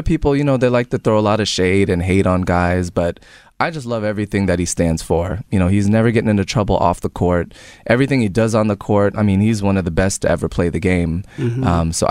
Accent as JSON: {"language": "English", "town": "Tampa", "region": "Florida", "country": "United States", "tie": "born or raised there", "said": "I was a Tampa Bay Buccaneers fan just growing up in Tampa."}